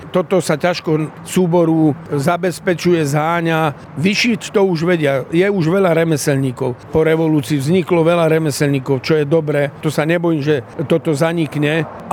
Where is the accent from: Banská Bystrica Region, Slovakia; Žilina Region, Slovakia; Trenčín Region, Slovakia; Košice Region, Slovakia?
Banská Bystrica Region, Slovakia; Očová; ja som z Očovej, pochádzam z Očovej